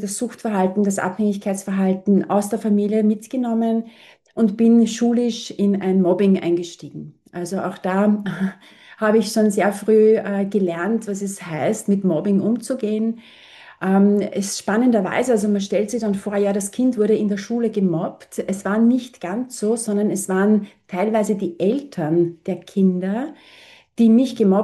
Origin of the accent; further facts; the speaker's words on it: Vienna, Austria; Ich bin in Wien geboren.